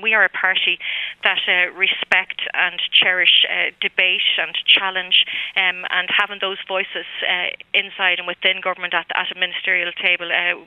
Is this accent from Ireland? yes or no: yes; Ireland; Our cultural and sporting life and our rich national language are all of what defines us as Irish and unique in the world